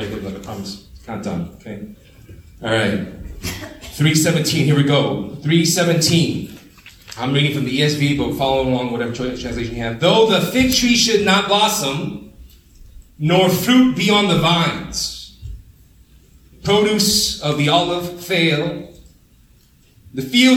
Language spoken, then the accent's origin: English; Columbus, Ohio, United States; also born or lived in Chicago; this is my hometown, man. You can take the man out of the 614, but you can't take the 614 out of the man. Okay, so I love this city